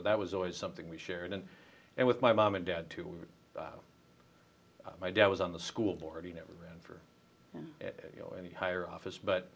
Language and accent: English; Armour, South Dakota, United States; Well, I'm a small town kid. I grew up in Armour, which is a town of 700 people, maybe.